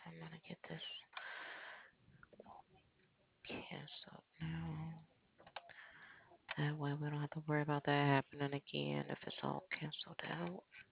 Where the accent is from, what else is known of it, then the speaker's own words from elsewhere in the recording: Midwest, United States; I grew up in the Midwest and I have migrated to the South.